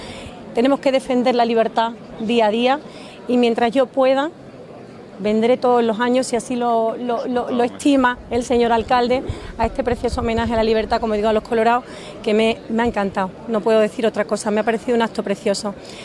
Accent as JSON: {"language": "Spanish", "town": "Seville", "region": "Andalusia", "country": "Spain", "tie": "born there", "said": "después de mi provincia natal de Sevilla"}